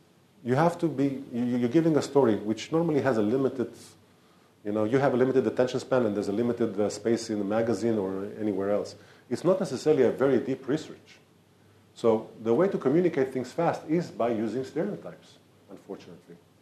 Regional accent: Israel; I grew up in Israel for 36 years under certain stereotypes.

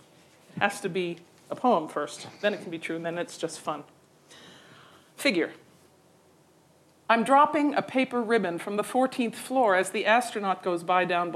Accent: United States; I always said if I were French, it would be my novel. Since I'm an American, it's a poem

